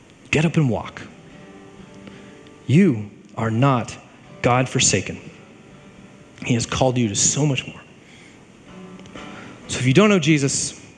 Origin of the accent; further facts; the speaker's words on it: East Coast, United States; So I'm from the East Coast.